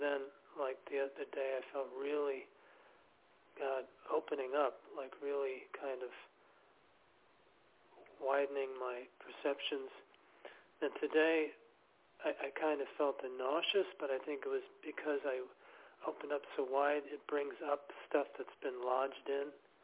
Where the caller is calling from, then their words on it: New York City, New York, United States; I'm calling from New York City.